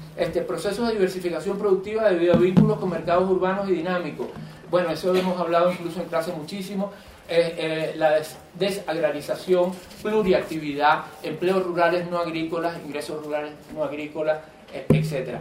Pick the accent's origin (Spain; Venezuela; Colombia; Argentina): Venezuela; Hay un argumento que incluso en mi país, que es Venezuela, lo usan para hacer concesiones de agrocomercio y de explotaciones, sobre todo extractivas.